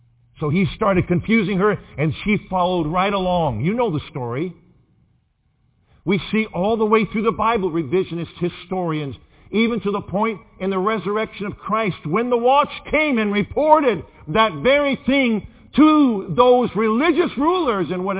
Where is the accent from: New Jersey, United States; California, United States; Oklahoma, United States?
Oklahoma, United States; See, I'm from Oklahoma. That's, you know, where a lot of cowboys are.